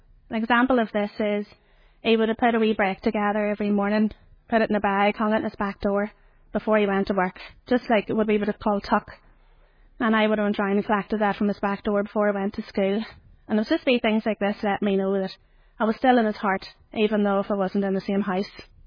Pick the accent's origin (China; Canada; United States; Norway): Canada; Donnacona, Quebec; So I was born in May 1985. I'm the youngest of five children, and we lived in the village of Donnacona.